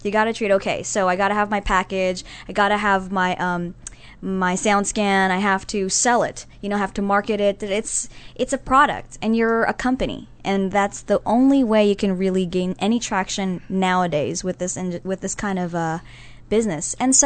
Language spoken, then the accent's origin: English; Philippines; I'm Filipino